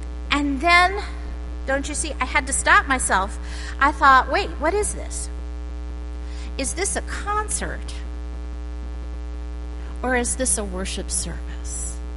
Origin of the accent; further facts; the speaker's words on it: Philadelphia, Pennsylvania, United States; I grew up in Philadelphia. The associate conductor of the Philadelphia Orchestra lived in my town.